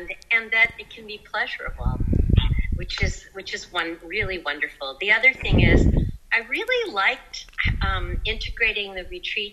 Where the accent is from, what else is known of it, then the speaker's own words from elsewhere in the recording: Vermont, United States; from Vermont.